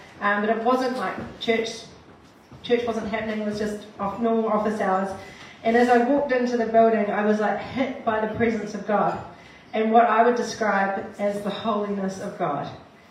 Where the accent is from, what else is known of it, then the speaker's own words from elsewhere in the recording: Auckland, New Zealand; born there; I was born in South Auckland. I am a pastor's kid, the oldest of three. I grew up in the church.